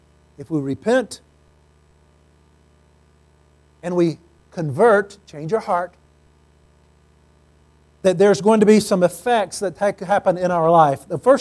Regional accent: Mississippi, United States; So when I was growing up in Mississippi, oftentimes we'd get up before daylight, we'd go to the fields, and we'd work all day long in the fields, planting, harvesting.

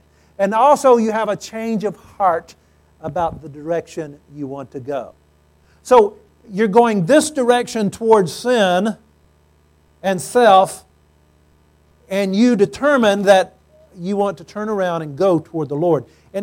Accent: Mississippi, United States; So when I was growing up in Mississippi, oftentimes we'd get up before daylight, we'd go to the fields, and we'd work all day long in the fields, planting, harvesting.

